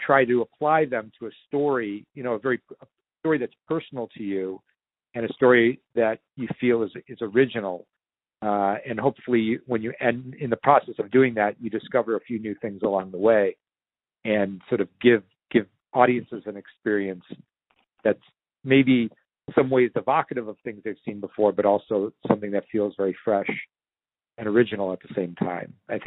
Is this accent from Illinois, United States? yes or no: no; Cleveland, Ohio, United States; growing up in Cleveland, there's a lot of Italian bakeries that will make a style of pizza that's just very simple.